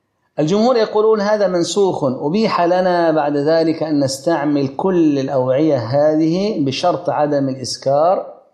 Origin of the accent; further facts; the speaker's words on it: Upper Egypt, Egypt; هو من الشرقية وأنا من الصعيد